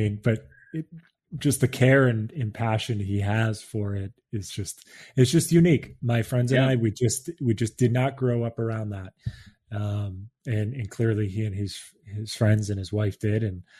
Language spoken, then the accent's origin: English; Boston, Massachusetts, United States; accent: Boston; I think my old Boston accent came through there.